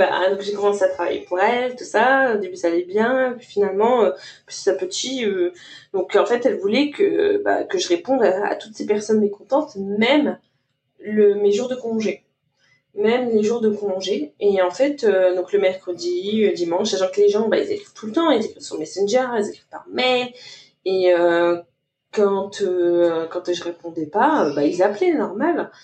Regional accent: France; ça signifie un permis de travail fermé quand on est français

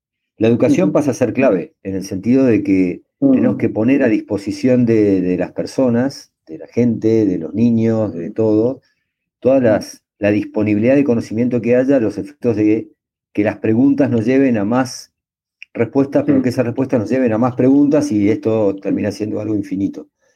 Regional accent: Argentina; born there; pero nací en Argentina y mi realidad también es totalmente distinta.

